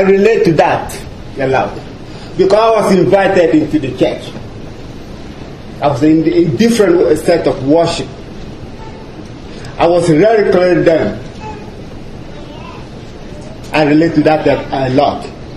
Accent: Ghana; English is a second language; I only think about my accent. I'm very much concerned about that. That prevents me from pushing forward whilst I'm here. It's difficult to speak somebody's language. It's our second language in Ghana anyway.

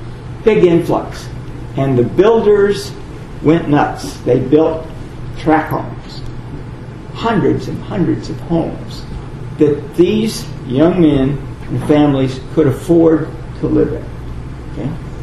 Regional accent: Los Angeles, California, United States; I was born and raised in Los Angeles.

